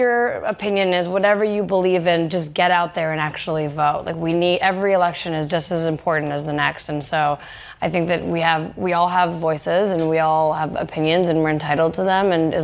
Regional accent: Canada; I'm Canadian

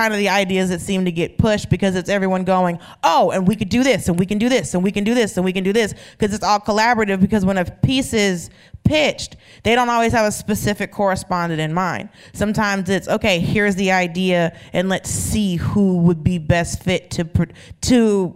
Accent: Georgia, United States; And I'm from Georgia.

